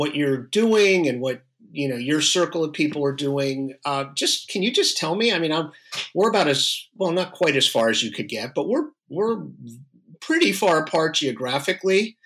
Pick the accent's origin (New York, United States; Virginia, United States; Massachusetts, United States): New York, United States; I'd like to share a quick piece of local news with listeners in my home state of New York.